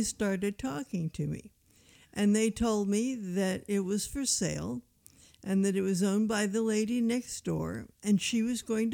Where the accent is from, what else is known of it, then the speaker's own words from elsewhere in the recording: Washington, D.C., District of Columbia, United States; I'm sorry, I'm from Washington, D.C. I don't use wood stoves.